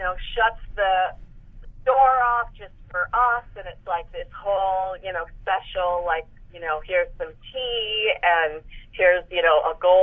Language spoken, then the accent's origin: English; Chicago, Illinois, United States